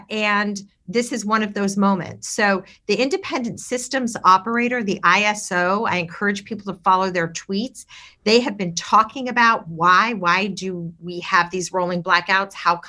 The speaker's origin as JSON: {"language": "English", "town": "Sacramento", "region": "California", "country": "United States", "tie": "born or raised there", "said": "It's already so hot here. I grew up in Sacramento. It's a hot place."}